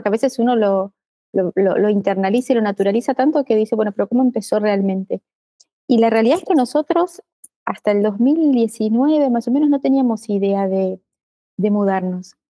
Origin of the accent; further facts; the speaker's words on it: Buenos Aires, Argentina; moved away as an adult; also born or lived in Brazil; now in Madrid, Spain; yo estoy en Madrid, en España, hace 2 años y medio y vengo de Buenos Aires. Yo viví muchos años en Brasil de chica, pero después ya de adulta, digamos, en Buenos Aires